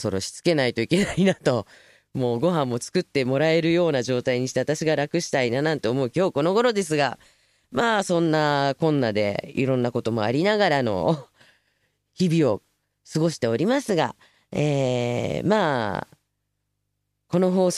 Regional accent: Tokyo, Japan; 私は東京までの東京育ちなんで

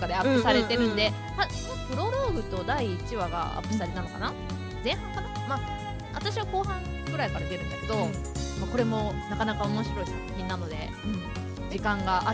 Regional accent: Shiga, Japan; accent: Shiga dialect; 私あの滋賀県出身だから、うんうんうん、滋賀弁で、うん、あの応援をしておりますので。

